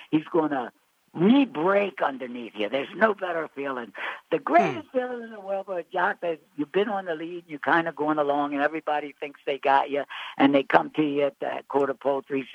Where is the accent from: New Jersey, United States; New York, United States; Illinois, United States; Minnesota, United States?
New Jersey, United States; Mount Holly; born there; 1951, I was born in Mount Holly Hospital, New Jersey.